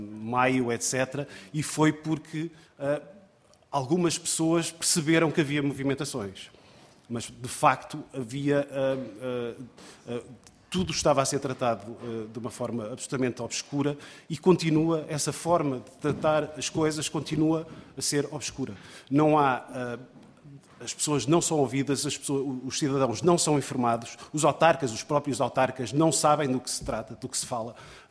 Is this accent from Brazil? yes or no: no; Beira, Portugal; now in Minho, Portugal; eu não sou minhoto, eu sou beirão, estou no Minho há 5 anos, mas creio que já posso dizer que sou minhoto. Por afinidade, por escolha, melhor, por escolha, sou minhoto por escolha.